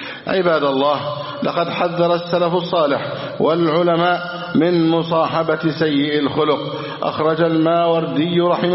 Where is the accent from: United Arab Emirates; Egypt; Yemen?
Egypt; اللهم احفظ بلدنا مصر أمنا أمانا